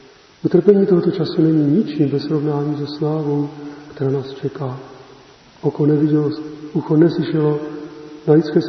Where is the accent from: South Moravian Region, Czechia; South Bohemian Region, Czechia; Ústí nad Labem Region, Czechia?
South Moravian Region, Czechia; Tak já jsem z Moravy jižní, tak tam je sucho strašné, třeba měsíc neprší a nikdo to nepovažuje za nic zvláštního.